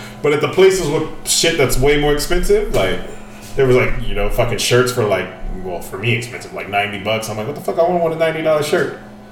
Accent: Atwater, California, United States; also born or lived in Glendale; So, actually, I was born in Glendale. I don't know why I said... So, yeah. Born in L.A., but I lived in Atwater.

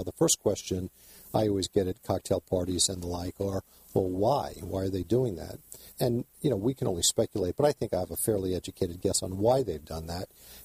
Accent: New York, United States; now in California, United States; I was born in New York, born and raised, went to college in Boston, went back to New York for law school

